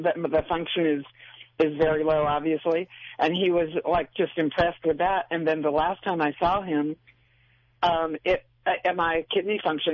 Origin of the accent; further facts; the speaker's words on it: Los Angeles, California, United States; I'm from the Los Angeles area